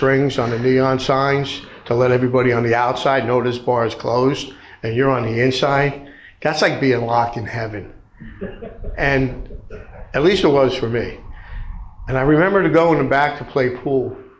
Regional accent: Perth Amboy, New Jersey, United States; growing up in Perth Amboy, when the bars closed at Amboy during the week at 2 a.m., we all went to Staten Island.

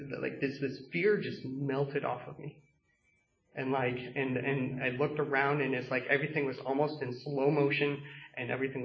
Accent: Colorado, United States; I'll just start at the beginning, I suppose. I grew up in Colorado.

